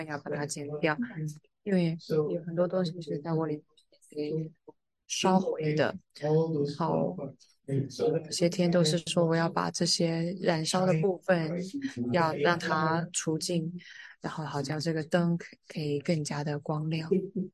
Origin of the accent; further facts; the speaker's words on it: India; 我是在印度长大的，在印度的话，它很长，就是会停电。